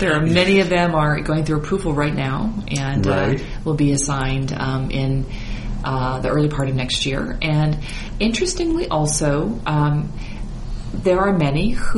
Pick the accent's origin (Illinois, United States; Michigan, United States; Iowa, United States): Iowa, United States; now in New York, United States; So I come from Iowa. I was born and raised in Iowa.